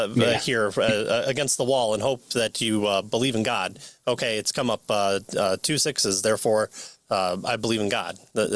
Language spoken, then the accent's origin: English; United States; I'm American. We won two wars, so